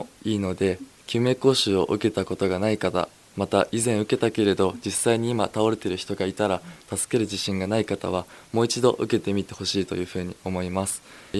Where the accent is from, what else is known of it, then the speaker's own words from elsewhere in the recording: Fujisawa, Kanagawa, Japan; 地元藤沢